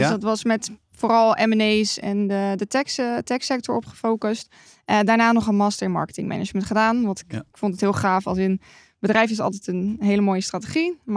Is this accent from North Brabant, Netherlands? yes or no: yes; Breda, North Brabant, Netherlands; ik ben een ras echte Brabander. Opgegroeid in Breda.